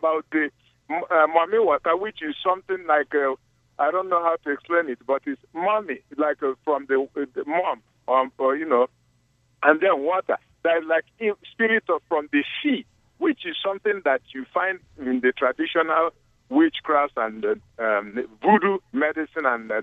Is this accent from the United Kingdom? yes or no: no; Nigeria; now in Boston, United States; Yes, sir. I am a Nigerian.